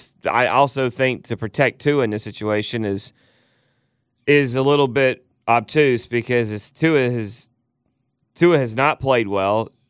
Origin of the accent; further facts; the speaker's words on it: Georgia, United States; I tried to explain to a lady at Cracker Barrel one time. I was from Paulding County, and she just I said Atlanta.